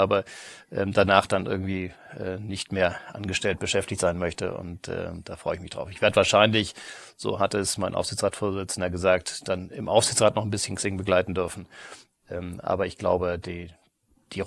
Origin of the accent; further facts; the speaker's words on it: Kiel, Schleswig-Holstein, Germany; also born or lived in Tübingen; Ich bin in Kiel groß geworden.